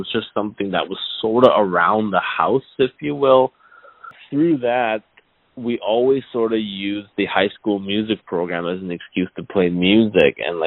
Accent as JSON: {"language": "English", "country": "Canada", "tie": "born or raised there", "also_born_or_lived": "Boston, United States", "said": "growing up in Canada and then going to school and at Berkeley in Boston"}